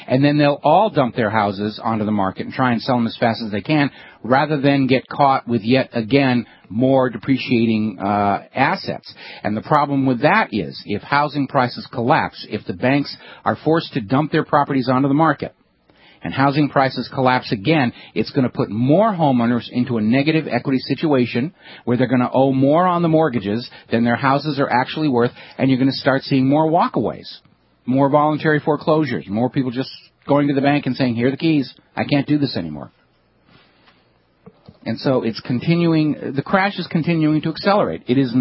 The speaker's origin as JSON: {"language": "English", "region": "New England", "country": "United States", "tie": "born or raised there", "said": "I grew up in New England."}